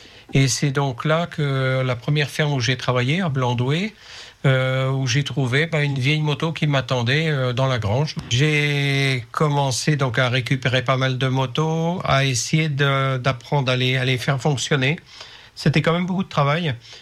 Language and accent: French; Pays de la Loire, France; viens d'un milieu agricole, je viens de Cham, je suis né en Mayenne. Donc j'ai été fils unique, je suis allé à l'école à Évron, et puis à Torcy-Vivier, en école d'agriculture.